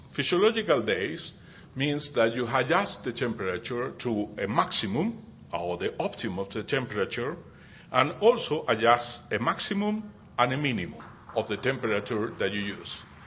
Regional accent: Chile; English is a second language; now in United States; I am from Chile.

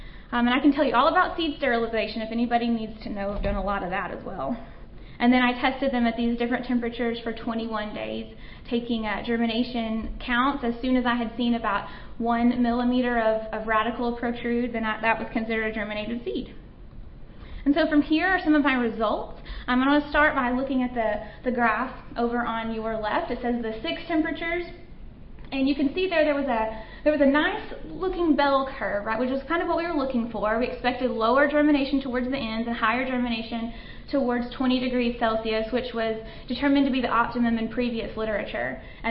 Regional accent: Alma, Arkansas, United States; He's actually the mascot of my hometown, which was Alma and the self-proclaimed spinach capital of the world, so that's where I'm from.

